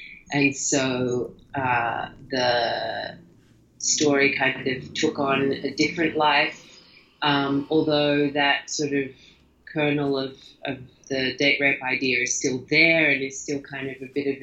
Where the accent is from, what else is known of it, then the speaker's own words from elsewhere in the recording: Australia; now in United States; I never wanted to lose my accent, but they just creep in.